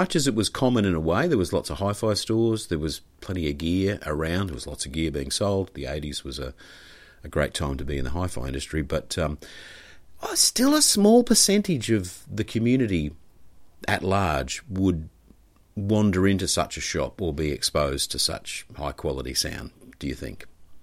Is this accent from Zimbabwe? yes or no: no; Queensland, Australia; a Queenslander.